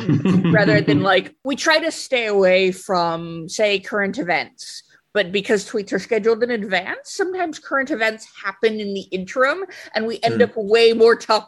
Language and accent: English; United States; as the American here, I do have to, like, object to having a standardised unit system, because we're still out here using feet and inches.